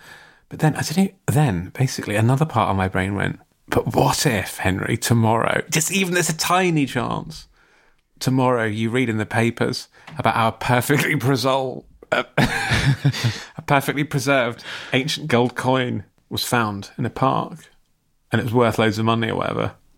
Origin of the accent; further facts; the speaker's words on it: London, United Kingdom; It's a beautiful blue, crisp London day today. It's one of those days as a Londoner, you just think, which of our many art galleries will I visit this afternoon?